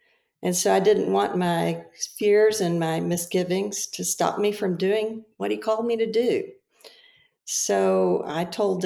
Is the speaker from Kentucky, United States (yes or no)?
yes; Louisville, Kentucky, United States; I grew up in Louisville, Kentucky. I came to Christ at 16 through a youth group.